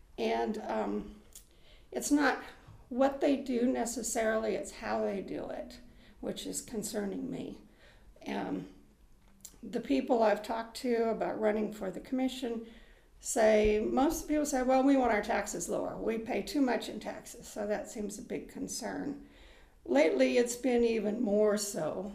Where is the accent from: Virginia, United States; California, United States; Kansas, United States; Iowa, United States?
Kansas, United States; Atwood; I was born out in Northwest Kansas in Atwood and raised in a rural community.